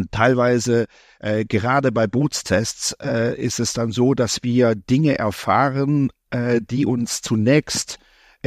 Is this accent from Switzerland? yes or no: yes; Switzerland